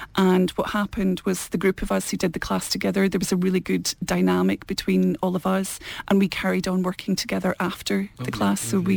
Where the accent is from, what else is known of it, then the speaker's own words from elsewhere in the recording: Glasgow, Scotland, United Kingdom; born there; I am not Irish, I am Scottish, I was born in Glasgow.